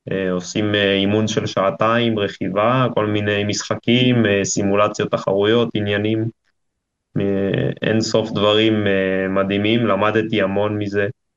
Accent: Modiin, Central District, Israel; הייתי בטניס, בחוג טניס במודיעין, גדלתי במודיעין.

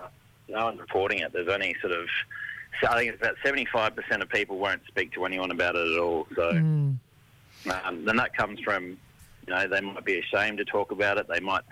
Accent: Brisbane, Queensland, Australia; I'm from Brisbane in Turrbal land.

